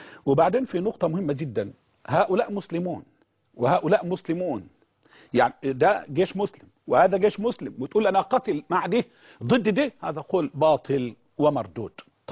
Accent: Egypt; يعني أنت جعلتني كمصري يعني مخيرا بين أمرين

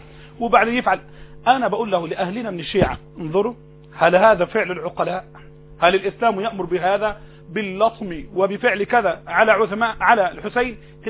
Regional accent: Egypt; في بلدتنا الطيبة في أرض الكنانة

